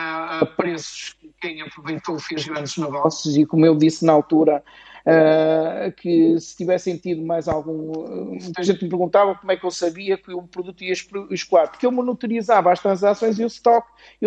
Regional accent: Porto, Norte, Portugal; Eu posso dizer, eu sou do Porto

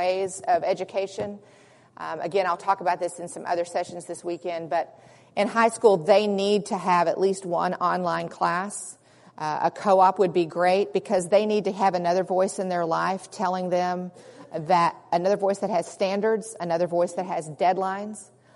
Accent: North Carolina, United States; I'm from North Carolina, and we're required to do 180 days.

